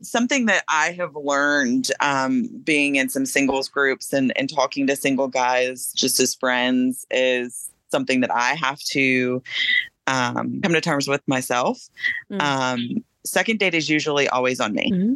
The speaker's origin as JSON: {"language": "English", "region": "the South", "country": "United States", "said": "although I'm from the South, so I kind of expect him to pay on the first date."}